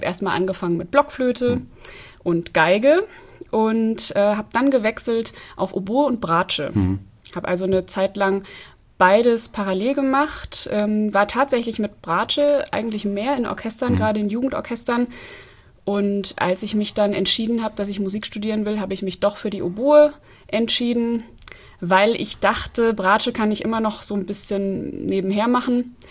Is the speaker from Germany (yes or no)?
yes; Petersberg, Hesse, Germany; also born or lived in Fulda; wie man schon gehört hat. Ich bin Oboistin, bin in Fulda geboren, in Petersberg aufgewachsen